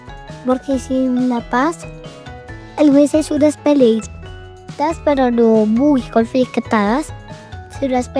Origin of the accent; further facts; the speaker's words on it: Colombia; born there; Soy de dos países, uno de Cuba y otro de Colombia, aunque nací acá en Colombia, mi papá es cubano.